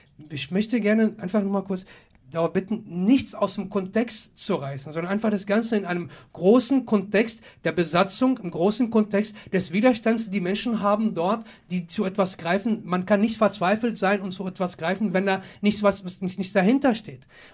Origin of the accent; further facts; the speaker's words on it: Palestine; ich persönlich als Palästinenser